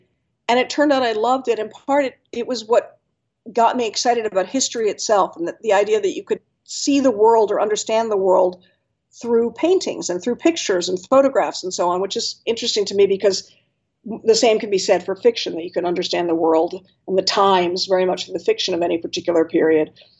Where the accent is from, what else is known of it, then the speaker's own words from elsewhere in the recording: Washington, District of Columbia, United States; And I grew up in Washington, D.C.